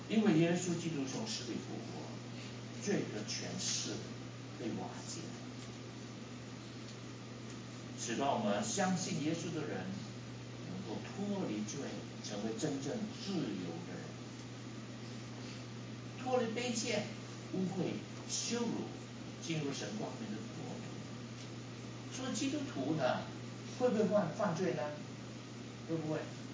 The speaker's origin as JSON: {"language": "Chinese", "country": "China", "lives_now": "Costa Rica", "said": "很多我们中国人的同胞来到 Costa Rica 就开餐馆了。"}